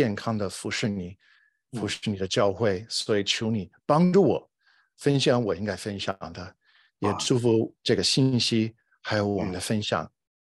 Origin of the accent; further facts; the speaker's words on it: California, United States; 我来自南加州，很高兴认识大家。